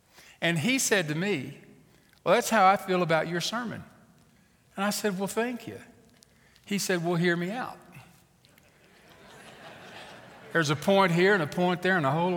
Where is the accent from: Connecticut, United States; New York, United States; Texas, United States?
Texas, United States; accent: Texan; I grew up in Texas, and so you might detect that in my accent. I try to blend in wherever I go, but it is by default Texan.